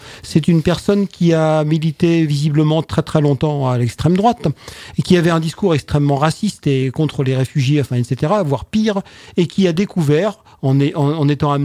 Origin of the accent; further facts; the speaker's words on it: France; dont on est malheureusement co-responsable en tant que Français